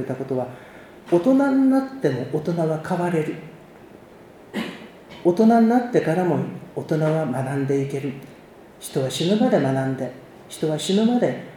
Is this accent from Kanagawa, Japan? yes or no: no; Nagano, Japan; 私は長野県出身で、父は26年前に長野県で天に帰りました。で、その後母は6年間一人で長野県に住んでました。